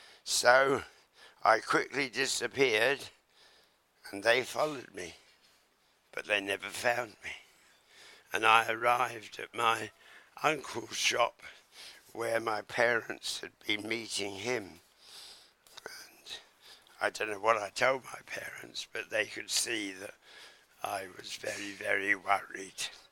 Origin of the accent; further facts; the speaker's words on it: Godalming, South East England, United Kingdom; born there; And all the men apparently were outside in Godalming, where I was born, in Surrey, coming home from a local pub, making a lot of noise.